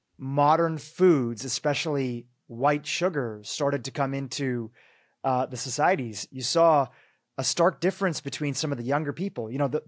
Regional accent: Nairobi, Kenya; born there; You know, I was actually born in Nairobi. I was born in Nairobi

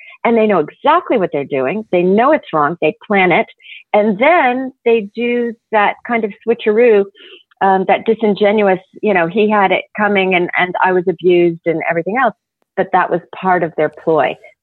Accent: Oklahoma, United States; I grew up in Oklahoma, so they have something called Everclear there.

